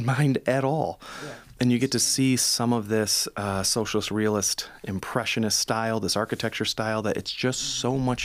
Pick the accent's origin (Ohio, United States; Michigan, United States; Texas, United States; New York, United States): Michigan, United States; Grand Rapids; So I grew up in Grand Rapids.